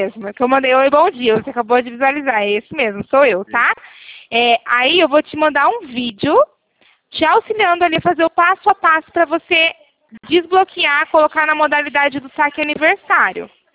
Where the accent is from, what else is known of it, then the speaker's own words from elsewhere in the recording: Arapongas, Paraná, Brazil; Eu sou de Arapongas, no Paraná.